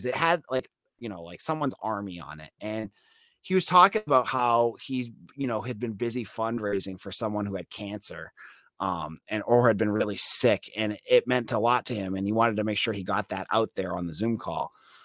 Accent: Massachusetts, United States; Yeah, I mean, I'm also from Massachusetts

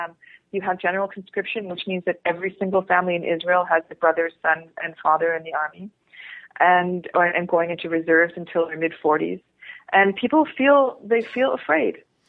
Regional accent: Canada; And I say that as a Canadian.

